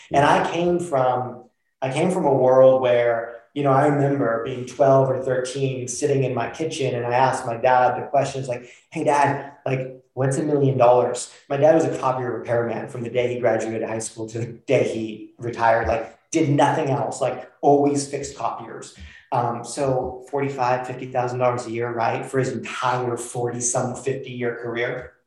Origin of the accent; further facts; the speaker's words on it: Mexico City, Mexico; now in Portland, United States; Like, you're from New York, I'm from Mexico City.